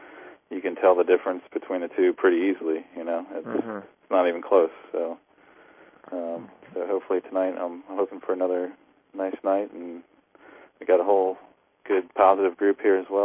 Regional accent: East Coast, United States; I'm from the East Coast. I came out from Maryland.

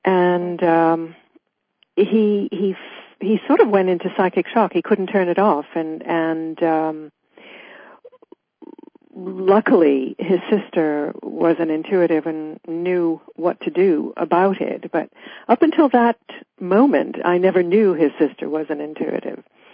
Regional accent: London, United Kingdom; moved away as an adult; now in Portland, United States; here I am in Portland, Oregon, where I have been for the past just over 10 years. We came from London, England.

